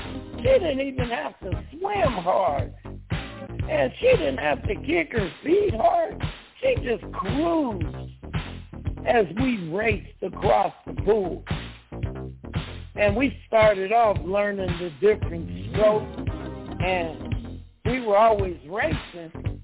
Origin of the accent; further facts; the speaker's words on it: Los Angeles, California, United States; It was one of my best friends as I grew up in South Central L.A.